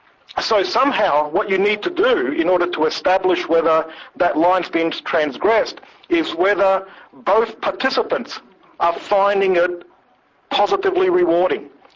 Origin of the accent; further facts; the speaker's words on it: Australia; This was in Australia. You're very established that I'm an Australian. But I am a Canadian as well.